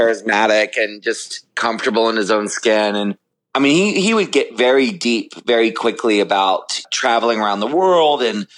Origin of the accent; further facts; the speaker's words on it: Maryland, United States; well, you know, I grew up in Maryland and this and that.